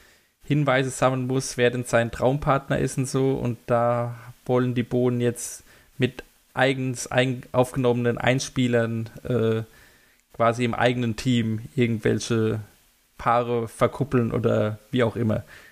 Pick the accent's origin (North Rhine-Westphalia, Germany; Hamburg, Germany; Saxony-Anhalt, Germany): Hamburg, Germany; ich glaube, als Hamburger ist das Millantor-Stadion schon was Besonderes.